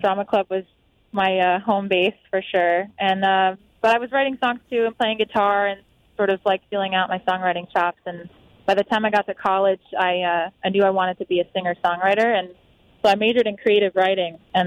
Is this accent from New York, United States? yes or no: yes; Huntington, New York, United States; I grew up in Huntington, Long Island, and I got a lot of friends down in Nashville